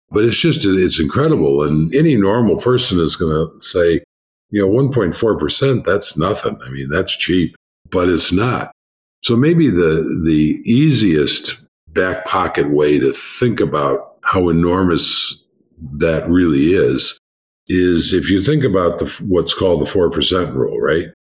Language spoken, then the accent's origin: English; United States; And I mention the ones that are available in the U.S. because I'm an American.